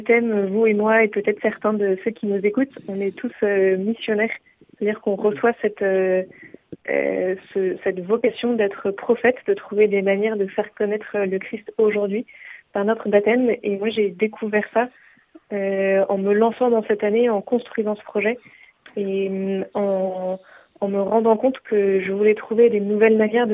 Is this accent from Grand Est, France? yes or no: no; Occitanie, France; Ma famille vient du Tarn-et-Garonne, à côté de Caussade. C'est quelque chose qui fait partie de moi, qui fait partie de là d'où je viens.